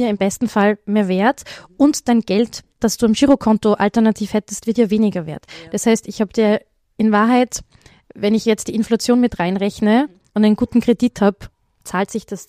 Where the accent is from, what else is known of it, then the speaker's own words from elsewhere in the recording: Salzburg, Austria; ich bin Salzburgerin, im Raum Salzburg, das ist gerade am Boomen